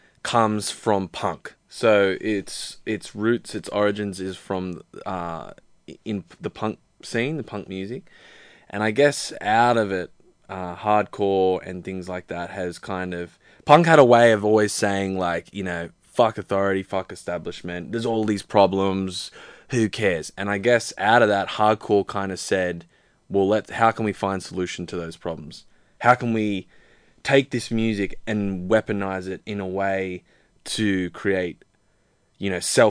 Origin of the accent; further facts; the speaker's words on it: Sydney, New South Wales, Australia; like, Western Sydney hardcore kind of bands. So that's something that we are proud of, you know, that we come from the West.